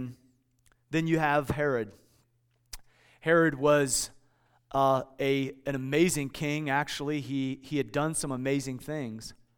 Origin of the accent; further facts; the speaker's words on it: Midwest, United States; I grew up in the Midwest, about 3 hours outside of Chicago, and most of our Christmases were white Christmases.